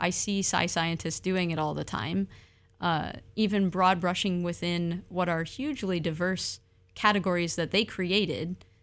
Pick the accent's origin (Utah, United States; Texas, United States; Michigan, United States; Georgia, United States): Michigan, United States; now in Oregon, United States; Like, I'm from Michigan. Those are stolen lands. I moved to Oregon.